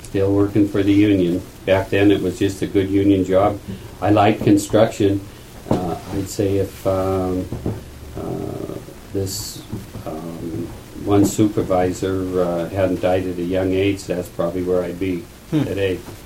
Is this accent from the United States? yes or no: yes; Butte, Montana, United States; But anyway, I grew up in Butte and virtually grew up on a mine dump.